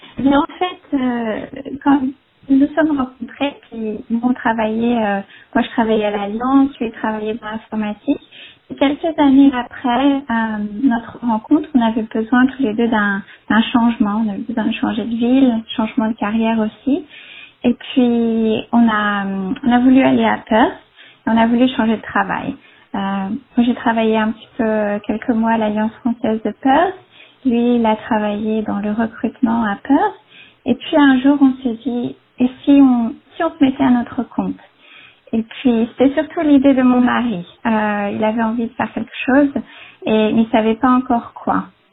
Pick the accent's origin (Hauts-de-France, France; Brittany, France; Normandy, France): Brittany, France; je viens de Bretagne et mon rêve, c'était d'apprendre l'anglais, de voyager.